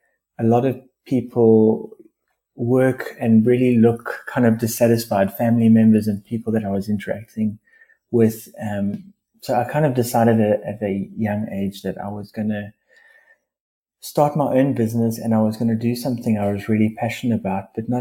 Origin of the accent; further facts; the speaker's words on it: South Africa; I'm South African born. I'm father to three amazing children, and I'm based here in South Africa. And I'm really such a passionate South African.